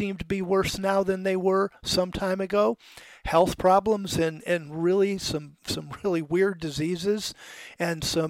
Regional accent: the South, United States; I was raised for most of my formative years, I was raised in the South where people believed in God and people tried to be godly.

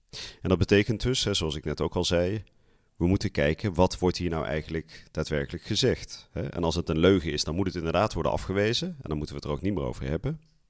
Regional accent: Vught, North Brabant, Netherlands; Ik ben zelf opgegroeid in Vught, dorpje bij Den Bosch.

